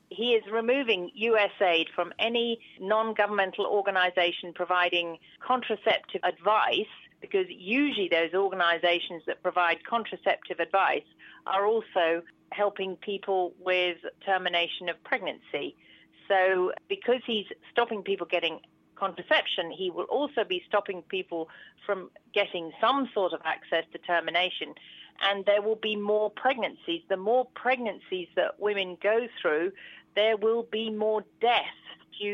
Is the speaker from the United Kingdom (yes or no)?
yes; United Kingdom; moved away as an adult; I'm a British gynaecologist, but I have worked abroad since I was 30. I'm now in my middle 50s.